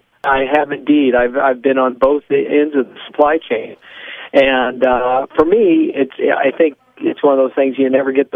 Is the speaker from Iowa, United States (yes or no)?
yes; Iowa, United States; it starts with being a farm boy growing up in Iowa, and ultimately, when I left there to go to college